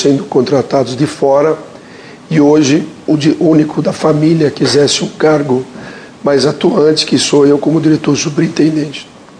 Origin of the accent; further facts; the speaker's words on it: Brazil; Para nós, como brasileiros, nós ficamos muito gratos para essa indicação.